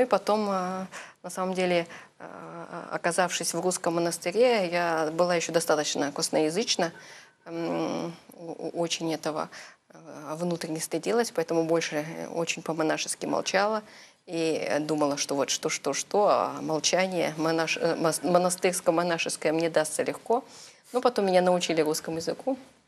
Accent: Germany; also born or lived in Russia; в 1988 году мы переехали в Германию. Я, можно сказать, там выросла, выучилась, успешно забыла русский язык. Что-то понимала, но уже очень плохо из акцентов говорила. Акцент у меня все еще присутствует

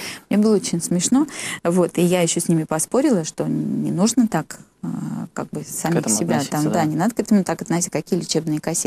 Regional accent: Novosibirsk, Novosibirsk Oblast, Russia; И вот это тоже мой такой родной город и родная церковь. Угу. Там, как член церкви, я родилась в Новосибирске.

